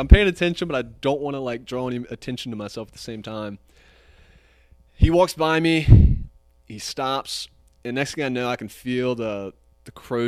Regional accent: Greenville, South Carolina, United States; I'm from Greenville, South Carolina, which is in the foothills of upstate South Carolina. It's in the northwest part of the state, up near Clemson University, right between North Carolina and Georgia. I was born there. I've grown up there.

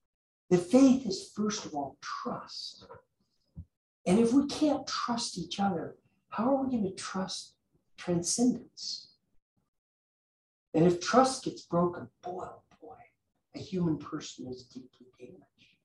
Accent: Wyoming, United States; I saw a bumper sticker once in my home state of Wyoming on a great big pickup truck.

